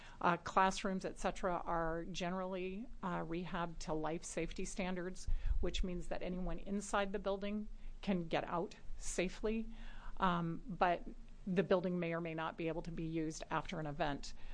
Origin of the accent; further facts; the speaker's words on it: Joseph, Oregon, United States; I grew up in Joseph, and I happen to know that that high school is the biggest building, that gymnasium is the biggest building in town